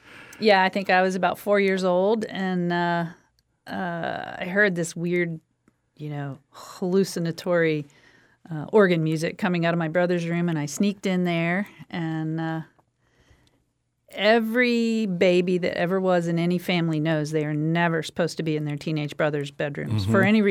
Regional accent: Florida, United States; Yeah, I grew up on the Florida-Alabama border. Perdido River and the Perdido Bay area is the border between there.

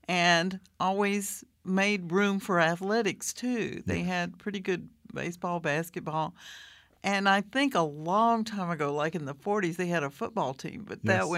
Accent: Louisiana, United States; Yeah, my parents lived in Junction City, Louisiana, but I grew up in South Louisiana.

